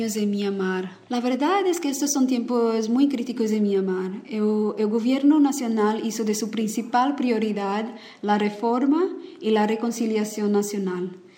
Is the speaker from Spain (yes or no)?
no; Brazil; trabajo en Myanmar con UNICEF y soy de Brasil.